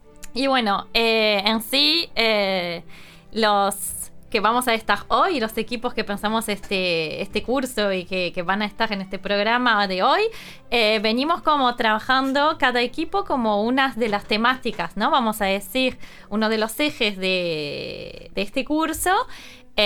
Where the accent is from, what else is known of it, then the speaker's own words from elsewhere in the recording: France; Spanish is a second language; now in Argentina; hay ningún misterio que con esta R que voy pronunciando, que me sale tan bien. Soy de Francia.